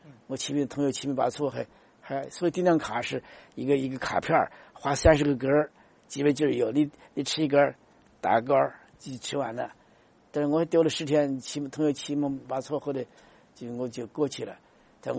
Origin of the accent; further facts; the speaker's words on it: China; 我们中国人吃。